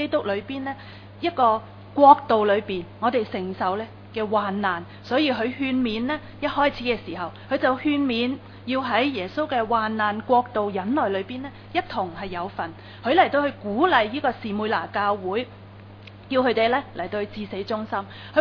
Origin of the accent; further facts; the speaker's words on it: Foshan, Guangdong, China; 我说我是佛山的，可能我们都有不同的乡音